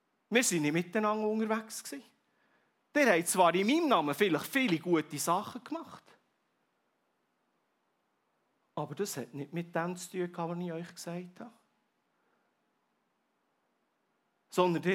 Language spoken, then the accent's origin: German; Switzerland; Und Leute, das sind wir Schweizer extrem gut im Tun.